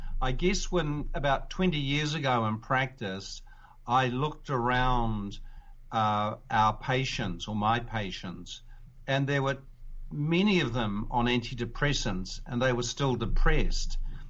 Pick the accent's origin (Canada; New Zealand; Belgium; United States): New Zealand; although I'm from New Zealand originally